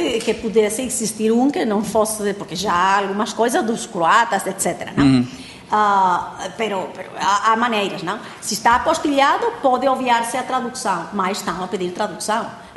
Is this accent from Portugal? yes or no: yes; Portugal; eu sou portuguesa e eu quero trabalhar cá em Portugal